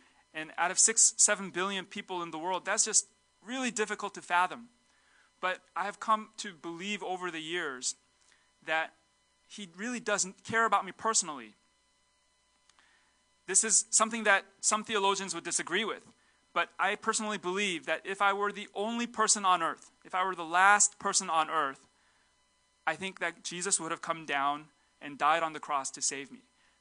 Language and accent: English; Seattle, Washington, United States; now in New York City, United States; I didn't know anybody in New York City. I was from Seattle, and it was such a hard season for me